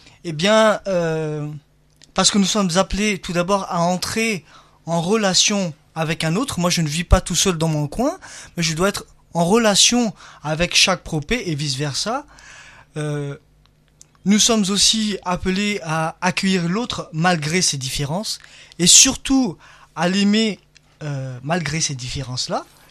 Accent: Madagascar; Moi, je viens de Madagascar

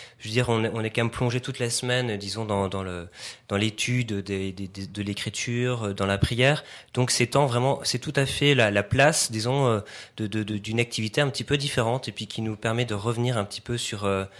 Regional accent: Grand Est, France; J'ai voulu revenir en fait en Lorraine parce que c'est là où j'ai grandi. Pour me rapprocher un peu de ma famille.

